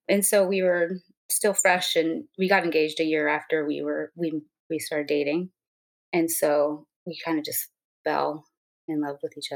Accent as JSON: {"language": "English", "town": "Santa Monica", "region": "California", "country": "United States", "said": "I am from Santa Monica, California."}